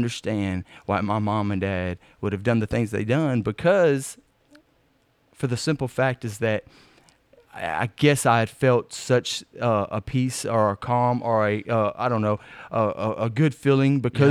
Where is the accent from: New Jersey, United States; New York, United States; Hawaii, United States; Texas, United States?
Texas, United States; Houston; also born or lived in Groesbeck, United States; Well, like I said, I was born and raised in Houston. When I got adopted, I moved to Waco, Texas, which is...